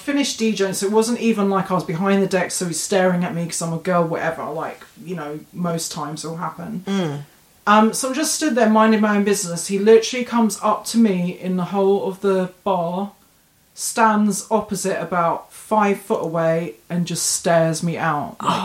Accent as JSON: {"language": "English", "region": "London", "country": "United Kingdom", "said": "I'm from London"}